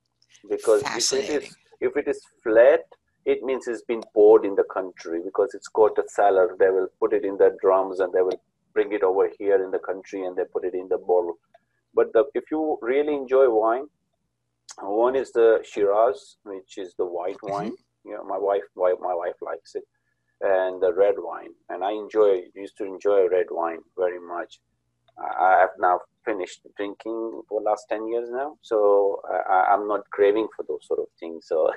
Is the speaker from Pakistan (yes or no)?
yes; Pakistan; moved away; By the way, I'm from Pakistan, but living in this country for the last 24 years